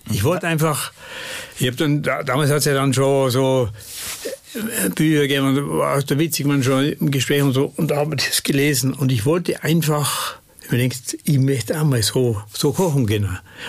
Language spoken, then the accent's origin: German; Oberau, Tyrol, Austria; Und da gibt es ja 4 Orte und ich komme aus dem Ort Oberau.